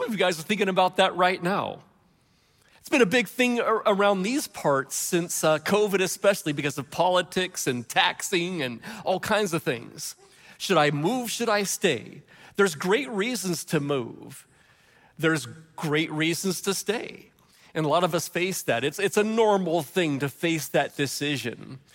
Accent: California, United States; And I grew up in the Bay Area.

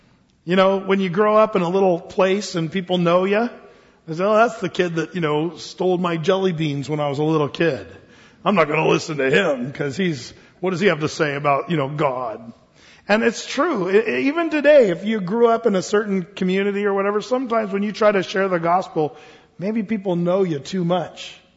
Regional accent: Oregon, United States; You know, when I grew up in Southern Oregon, I was a part of a church down there

